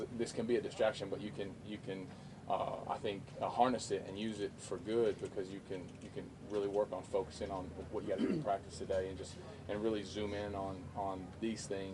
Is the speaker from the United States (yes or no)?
yes; Texas, United States; I think growing up in Texas, and I've worn number 12 most of my career because of Roger Staubach.